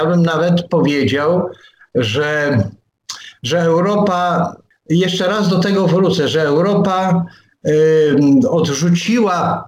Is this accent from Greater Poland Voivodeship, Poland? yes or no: no; Pomeranian Voivodeship, Poland; Jestem Kaszubą na przykład i kocham swoje Kaszuby. Jestem Polakiem. To nie przeszkadza mi, że jestem Kaszubą, żeby być Polakiem.